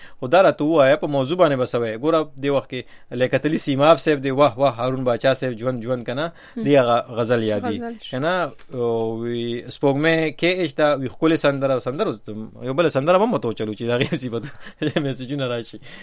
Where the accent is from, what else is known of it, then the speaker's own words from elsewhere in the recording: Khyber Pakhtunkhwa, Pakistan; now in Khost, Afghanistan; زموږ په شمالي وزیرستان کې زه اوس مهاجر يم، په خوست کې يم، په درګه کلی کې يم،